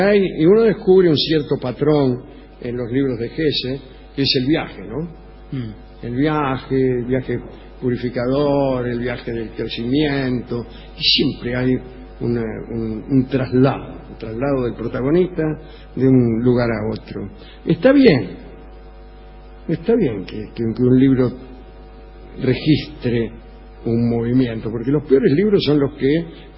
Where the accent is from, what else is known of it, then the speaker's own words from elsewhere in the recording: Río Cuarto, Córdoba, Argentina; de Río Cuarto, Córdoba.